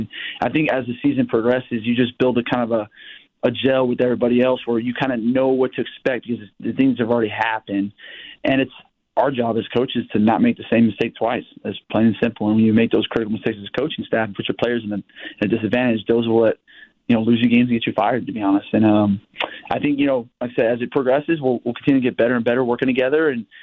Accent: Texas, United States; also born or lived in California / Arizona; Like, especially out here in the Northeast, and again, Meg, I'm from Texas. I was in California before this. I was in Arizona.

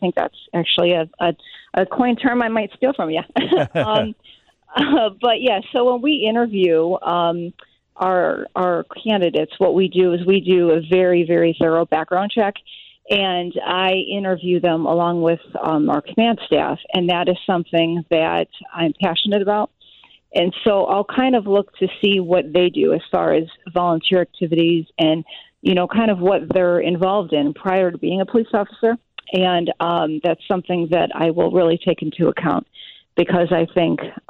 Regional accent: Lindenhurst, Illinois, United States; I was Lindenhurst, and like I said, growing up in Lindenhurst, then I was explorer.

